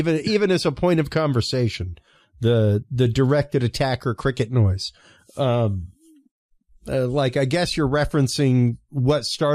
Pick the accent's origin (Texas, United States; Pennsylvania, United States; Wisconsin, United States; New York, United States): Texas, United States; Houston; I grew up in East Houston, man. I saw sprayers regularly.